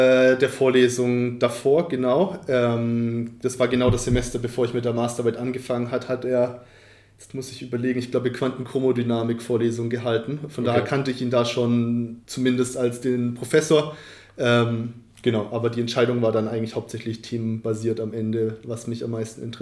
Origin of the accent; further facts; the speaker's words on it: Bavaria, Germany; also born or lived in Zürich; Genau, ja, in meiner Heimatstadt war ich auf der Schule.